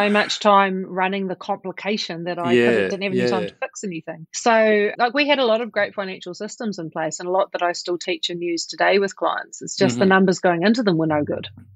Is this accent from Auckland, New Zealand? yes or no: no; Invercargill, Southland, New Zealand; So I went off to your version, a TAFE, our version, a Polytech in Invercargill in my hometown, and did a 2-year diploma in hospitality management